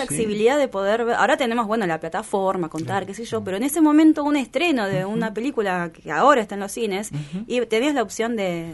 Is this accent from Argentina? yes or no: yes; Buenos Aires, Argentina; yo soy de Buenos Aires, ¿no?